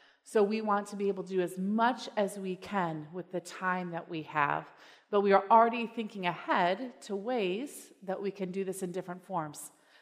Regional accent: United States; You know, I will fully admit that as an American, I had no idea what WhatsApp was until I got to AWR.

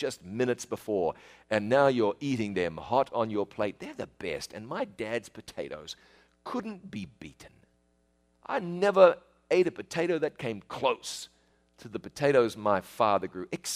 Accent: New Zealand; accent: southern accent; I have a southern accent. Look at the map of the world. New Zealand is about as far south as you can get. After New Zealand, it's Antarctica. So I live in New Zealand.

